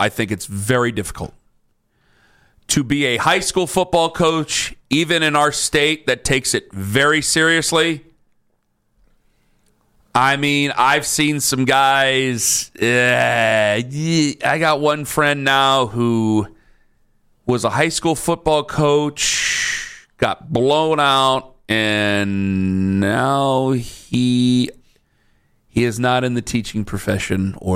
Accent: Ohio, United States; I'm from Stark County, buddy. It's the SEC of Ohio.

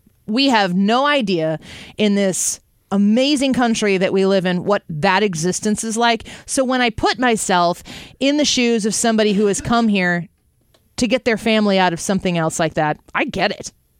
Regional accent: United States; I'm asking, as an American who's here, being in a place where we have a huge immigration community here, of all different kinds.

